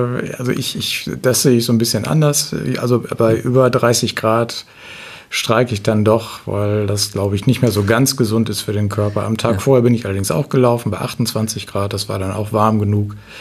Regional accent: Cuxhaven, Lower Saxony, Germany; Nein, das ist leider ganz falsch. Ich komme aus Cuxhaven.

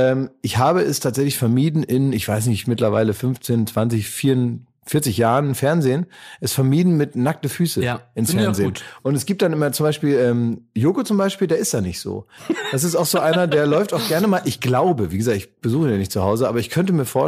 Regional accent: Berlin, Germany; aber da fällt es uns natürlich auf hier als Berliner.

